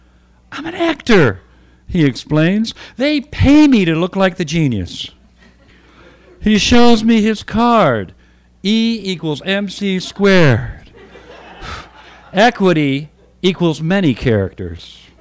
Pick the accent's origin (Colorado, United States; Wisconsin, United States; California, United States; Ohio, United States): Ohio, United States; Cleveland; I went to school in Athens, Ohio. I'm from Cleveland, and here I am in New York, and I'm going to write poetry